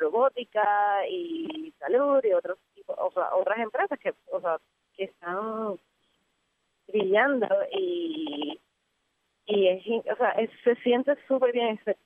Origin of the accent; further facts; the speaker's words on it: San Juan, Puerto Rico; moved away as an adult; now in Pittsburgh, United States; Pues tengo familia en Caguas. Y pasé la mayoría de mi crianza en Ocean Park, en la calle Cacique, en Ocean Park. Y de ahí, a los 20 años, me mudé a Pittsburgh. So, ya llevo en Pittsburgh 11 años y medio.